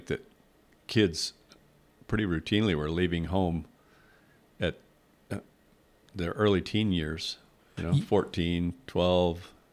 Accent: Glenwood Springs, Colorado, United States; You see, I grew up in Glenwood Springs

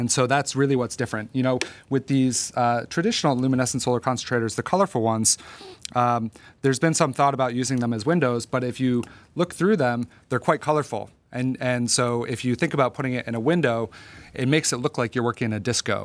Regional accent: Massachusetts, United States; I grew up right outside of Boston

